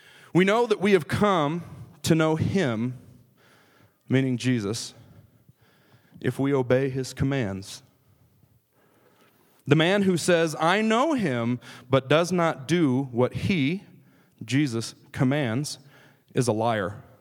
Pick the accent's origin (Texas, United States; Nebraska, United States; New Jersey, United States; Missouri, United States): Nebraska, United States; Scottsbluff; Can I tell you that I am from Scottsbluff, Nebraska?